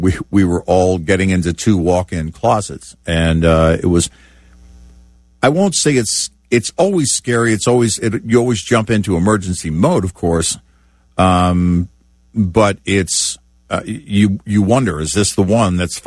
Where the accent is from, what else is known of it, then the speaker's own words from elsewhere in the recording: Tornado Alley, United States; Growing up in Tornado Alley, you know what you're looking at.